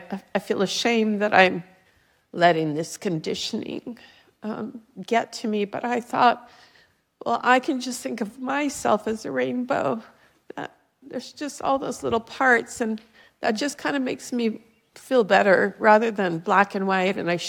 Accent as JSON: {"language": "English", "region": "Hawaii", "country": "United States", "said": "Aloha. I'm visiting from Hawaii."}